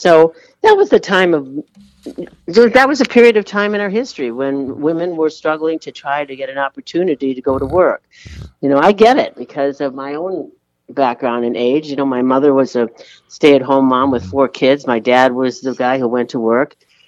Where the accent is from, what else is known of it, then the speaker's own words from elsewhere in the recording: United States; Oh, no, no, no. I'm an American. I was born here, and so were my parents. My grandparents came from Serbia.